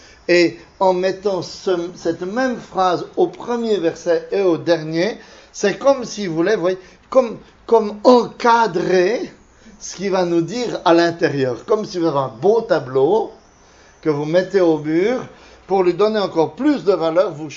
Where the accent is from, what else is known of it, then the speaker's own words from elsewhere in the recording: Switzerland; now in France; Mais mon accent me trahit, bien sûr, je ne suis pas mulhousien de souche, mais suisse.